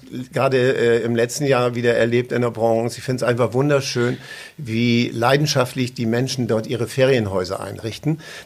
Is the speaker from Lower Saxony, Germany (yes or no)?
yes; Lower Saxony, Germany; Ja, ich bin natürlich groß geworden in Ostfriesland. Dazu stehe ich auch.